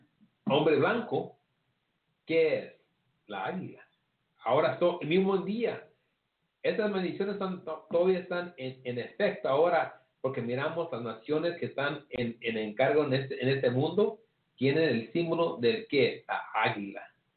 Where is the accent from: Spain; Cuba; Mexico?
Mexico; Y los mexicanos saben que soy mexicano.